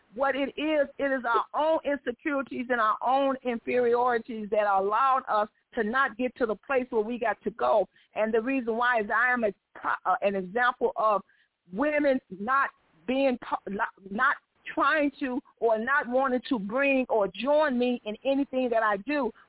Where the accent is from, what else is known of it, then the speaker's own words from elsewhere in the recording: Chicago, Illinois, United States; I am from Chicago, and so I'm listening